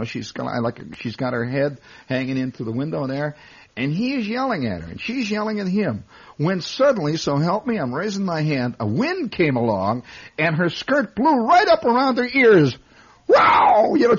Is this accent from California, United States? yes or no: no; Indiana, United States; As you can tell, I'm from Indiana.